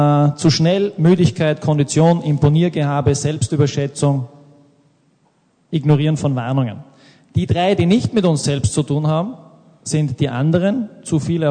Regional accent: Tyrol, Austria; Ich stamme aus Tirol. Dieses Bild ist der Blick vom Arlberg Richtung Tirol, meine Heimat

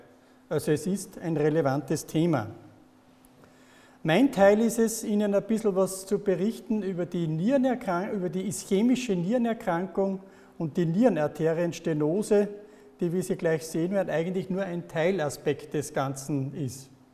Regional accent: Wels, Upper Austria, Austria; wir kommen beide aus Wels in Oberösterreich

